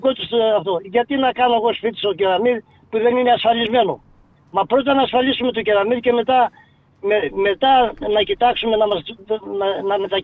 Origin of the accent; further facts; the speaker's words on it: Greece; also born or lived in Athens; Έφυγα από το χωριό μου στα 15 μου χρόνια. Ούτε 15 δεν ήμουν.